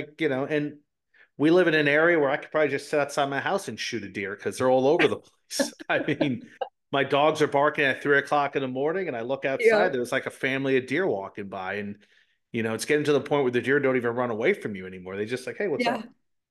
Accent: New Jersey, United States; now in Indiana, United States; Well, you know, like growing up in New Jersey, even out here in Indiana, I always know somebody who hunts, and they always have venison burger.

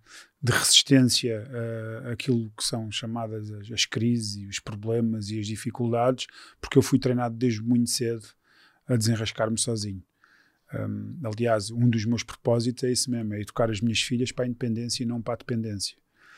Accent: Lisbon, Portugal; also born or lived in Santarém; Nasci em Santarém. Fui registado em Cruz e venho com sensivelmente 5 anos para Lisboa, e por cá fico até agora

